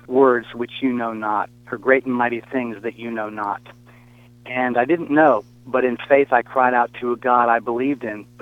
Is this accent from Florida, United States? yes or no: yes; St. Petersburg, Florida, United States; also born or lived in Daytona Beach; I was born in Daytona Beach, Florida. I grew up in St. Pete in a Reformed Jewish household, Reformed Judaism being a liberal expression of Judaism.